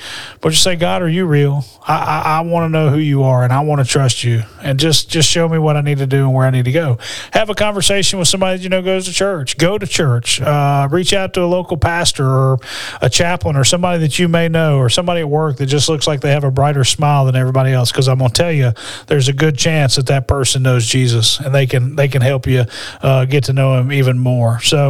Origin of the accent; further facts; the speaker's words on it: Alabama, United States; Had a chance to move back to my home state of Alabama 9 years ago.